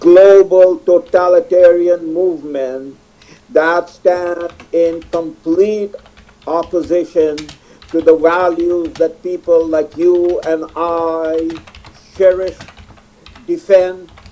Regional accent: Canada; As a Canadian, who happens to be a Muslim

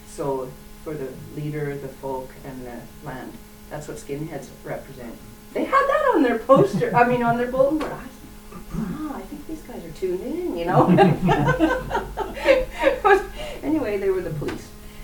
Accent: Canada; now in Germany; I said, hey, I'm a Canadian citizen, I'm a free person.

